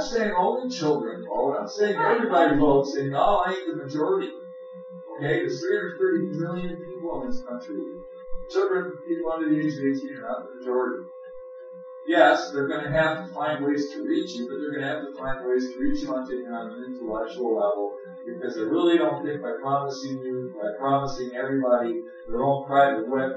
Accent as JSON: {"language": "English", "region": "New York", "country": "United States", "said": "I'm a New Yorker, and I'm a New Yorker, and that's who I am. By virtue of being a New Yorker, I am also a United States citizen."}